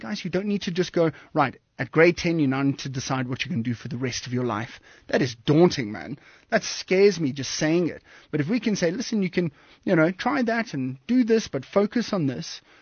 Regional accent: Western Cape, South Africa; now in Cape Town, South Africa; I've actually just moved back to Cape Town after three very productive years in Johannesburg. I'm originally from Komiki and Nordic area down south there.

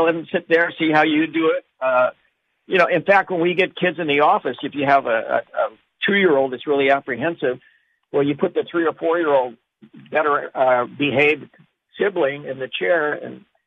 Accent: Colorado, United States; now in New York City, United States; Well, you know, I mean, I grew up Jewish. I am Jewish. I live in New York City, big surprise. And I grew up in Colorado.

